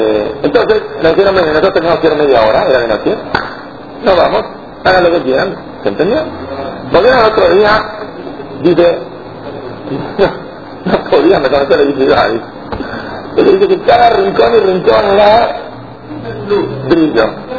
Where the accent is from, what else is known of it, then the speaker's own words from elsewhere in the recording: Morocco; porque yo vengo de Marruecos, y mi padre me enseñó que hay una acción que tiene un poder muy grande